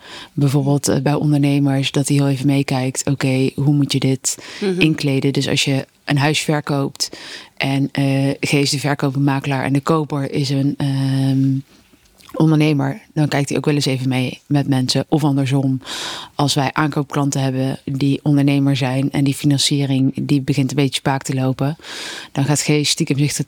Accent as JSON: {"language": "Dutch", "town": "Arnhem", "region": "Gelderland", "country": "Netherlands", "said": "Eén klein uitstapje naar Arnhem gemaakt, de plek waar ik vandaan kom."}